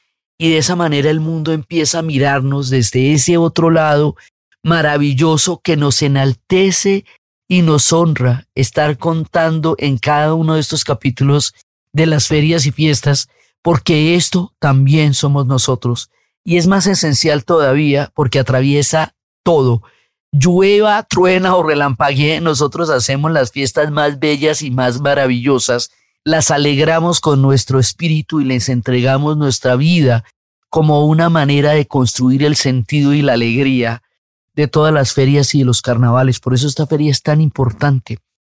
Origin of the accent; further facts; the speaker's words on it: Colombia; eso no nos ha impedido a nosotros como colombianos